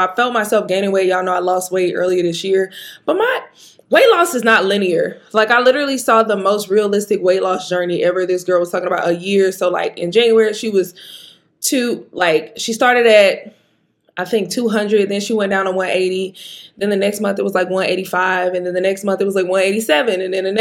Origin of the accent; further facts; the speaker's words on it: Mississippi, United States; But those meals that are like Southern, because I'm from Mississippi, that you kind of want to cook yourself, I'll do that. I'll do like collard greens. I'll do dressing. I'm a Southern girl, so I eat chitlins.